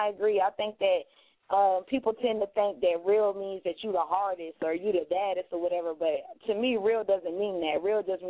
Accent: Miami, Florida, United States; Yeah, just give me the South anyway, since I'm from Miami.

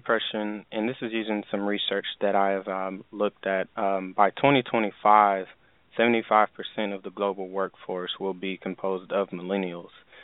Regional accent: Tyler, Texas, United States; born there; I was born in Tyler, Texas.

